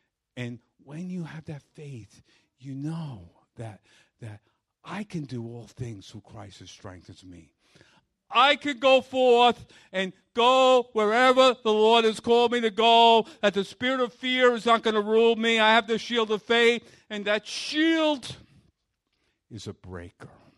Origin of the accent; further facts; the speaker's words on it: Brooklyn, New York, United States; I grew up in Brooklyn in a Norwegian-Swedish background.